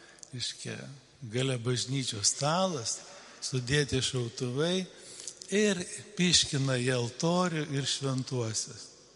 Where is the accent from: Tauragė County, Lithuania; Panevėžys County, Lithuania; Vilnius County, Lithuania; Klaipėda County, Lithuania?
Klaipėda County, Lithuania; Klaipėda; aš esu tarybiniais metais formuotas kunigas. Aš gimiau, augau Klaipėdoje.